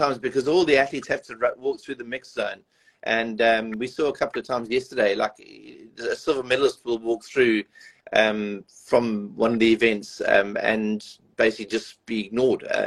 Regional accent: South Africa; as a South African watching it, it's quite emotional

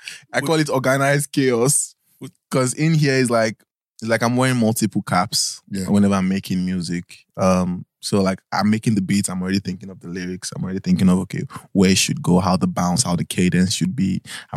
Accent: Nigeria; nah, I'm not an American artist. I'm a Nigerian artist. We have to shoot the Naira.

